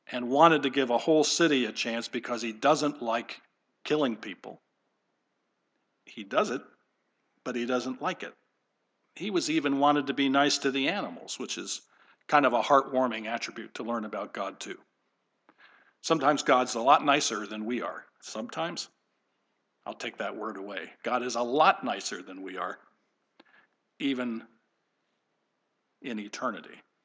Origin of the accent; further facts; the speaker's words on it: New York, United States; Sorry, I'm from the New York area. I know what subways are.